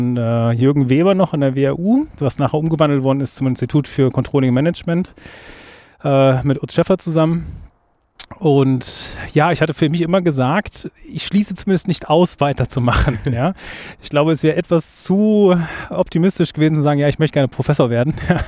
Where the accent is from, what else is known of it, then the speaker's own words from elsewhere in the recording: Kassel, Hesse, Germany; Weder noch, ich komme genau aus der Mitte, aus Kassel eigentlich.